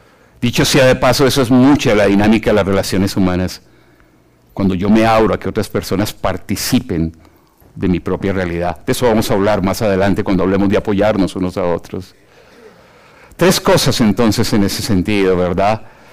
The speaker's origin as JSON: {"language": "Spanish", "country": "Colombia", "said": "Decimos en mi país, en Colombia"}